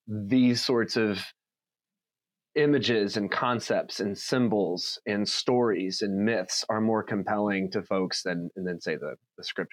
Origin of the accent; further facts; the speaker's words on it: Seymour, Indiana, United States; I grew up in Seymour, Indiana, which is like there's four LCMS churches on one road, and it's not a very big town. So that's the kind of context. So I grew up LCMS and Lutheran